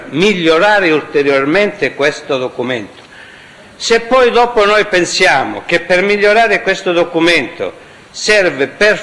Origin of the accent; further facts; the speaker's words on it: Calabria, Italy; io che sono calabrese